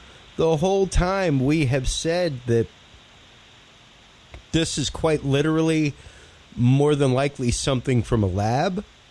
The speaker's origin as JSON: {"language": "English", "region": "Louisiana", "country": "United States", "said": "I'm a Cajun, and I love squirrel gumbo."}